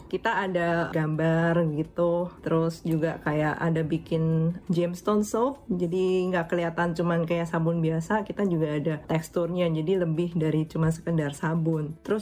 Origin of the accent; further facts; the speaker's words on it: Indonesia; walaupun kita dari kecil di Indonesia